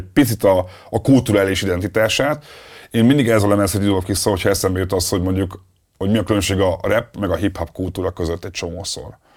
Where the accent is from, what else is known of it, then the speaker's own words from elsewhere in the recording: Budapest, Hungary; fehér középosztálybeli gyerek vagyok, én nem tudok azonosulni a crack-árulással, mert ott a gyáli úton, ahol felnőttem, ott az pont nem volt